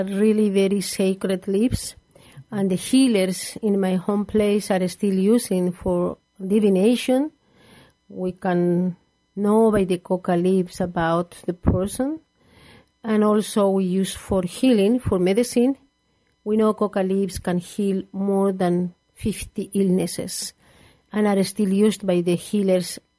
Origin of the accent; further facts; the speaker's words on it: Puno, Peru; I come from Peru. But the place where I come is around the Lake Titicaca.